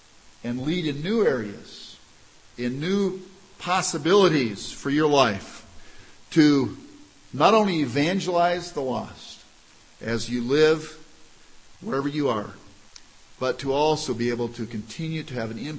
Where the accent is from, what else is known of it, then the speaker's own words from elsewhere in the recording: Washington, United States; even though I grew up in Washington State.